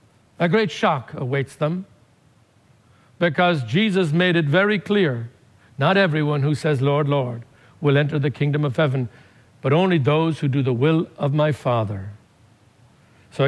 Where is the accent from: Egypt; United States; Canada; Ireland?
Ireland; I come from Ireland, where there was north and south.